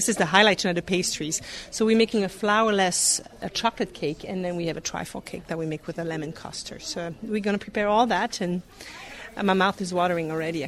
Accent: Grand Est, France; now in Boise, United States; I grew up in Alsace, which is a region in northeast France. And I moved here in 92 in Idaho, in Boise in 95.

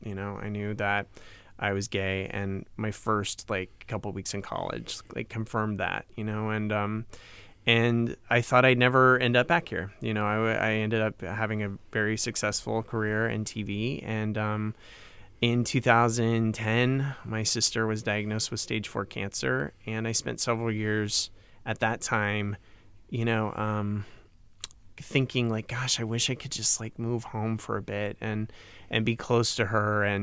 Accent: Tulare, California, United States; I grew up in Tulare, and I commuted to Los Angeles as a child.

